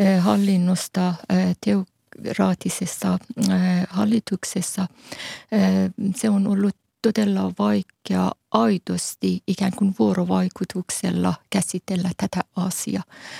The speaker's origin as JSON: {"language": "Finnish", "town": "Mashhad", "region": "Razavi Khorasan", "country": "Iran", "said": "erityisesti kun itse olen kotoisin Mashhadista."}